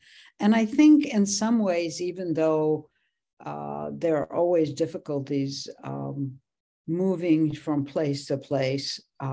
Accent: Poland; English is a second language; now in Israel; So when I came from Poland to Israel, and I can't think of two languages that are more different than Polish and Hebrew

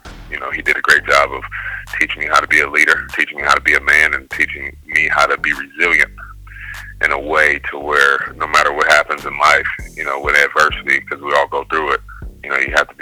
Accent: Oakland, California, United States; growing up in Oakland, like I said, that those two guys are huge pillars in the community.

